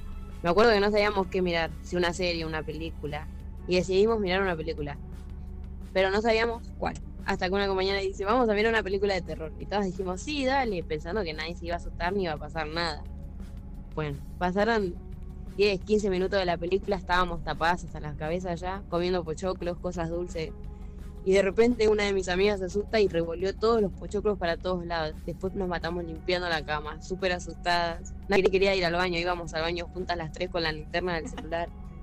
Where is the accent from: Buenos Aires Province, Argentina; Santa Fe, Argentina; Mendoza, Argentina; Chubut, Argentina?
Buenos Aires Province, Argentina; soy de Monterán, de provincia de Buenos Aires